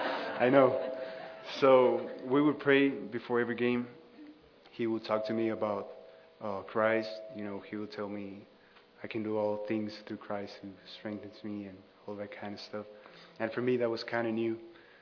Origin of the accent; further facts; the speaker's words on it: Mexico City, Mexico; You already know. I'm from Mexico City. I was born and raised there.